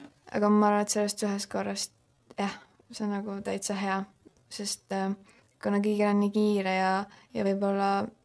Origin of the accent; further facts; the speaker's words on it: Saku, Harju County, Estonia; Ja kuna ma ise olen pärit Sakus, siis ma mõtlesin, et seda võiks Sakus teha.